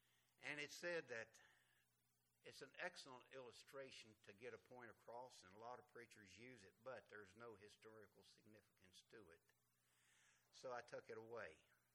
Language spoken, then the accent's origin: English; Whitetop, Virginia, United States; Oh, I'm from White Top, Virginia. How many of you know where White Top, Virginia is?